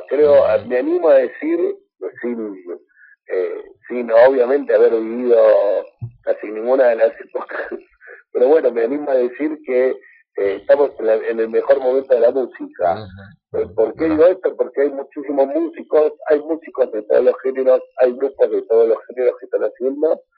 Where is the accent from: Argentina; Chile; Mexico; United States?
Argentina; Buenos Aires; nosotros somos de Capital